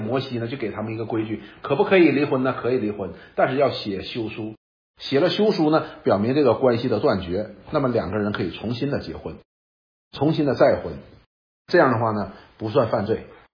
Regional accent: China; 所以我们中国人讲要叫吃马什么马吃回头草

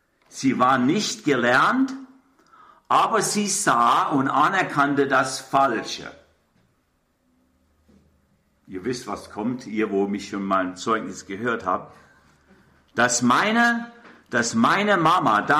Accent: Karlsruhe, Baden-Württemberg, Germany; Ich bin in Karlsruhe aufgewachsen. Mein Vater ist im Zweiten Weltkrieg gefallen. Ich wurde bei meinen Großeltern aufgezogen. Wir wohnten in der Stadt drin, Karlsruhe drin, im fünften Stock

